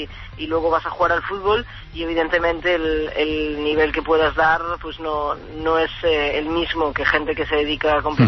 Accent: Galicia, Spain; moved away; Como buena gallega, me ha tocado emigrar, sí.

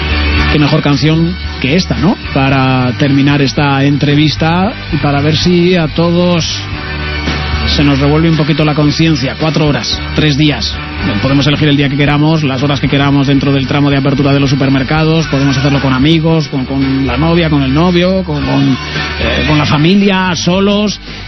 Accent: Spain; me hacen sentirme más orgulloso, no sé si como español

